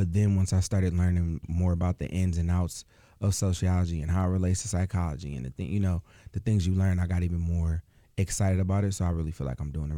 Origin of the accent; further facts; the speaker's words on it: Lansing, Michigan, United States; So originally, I mean, I'm from Lansing.